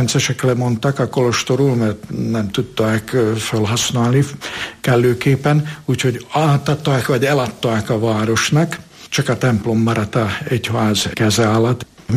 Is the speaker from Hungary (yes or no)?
no; Rožňava, Košice Region, Slovakia; Rozsnyói.